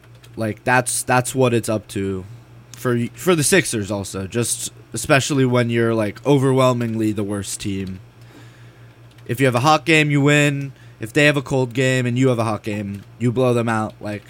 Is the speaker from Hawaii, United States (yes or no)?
no; New York, United States; being a New Yorker, Knicks fan, I appreciated that a lot.